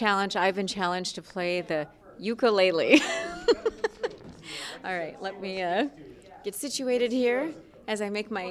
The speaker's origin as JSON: {"language": "English", "town": "Ferndale", "region": "Michigan", "country": "United States", "said": "So I'm not from Lansing, I'm from Ferndale."}